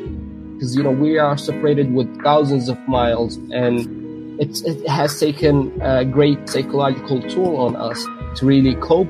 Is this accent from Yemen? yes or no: yes; Yemen; now in Brooklyn, United States; I came from Yemen in 2006. I resided in New York City in Bay Ridge, Brooklyn. I became a U.S. citizen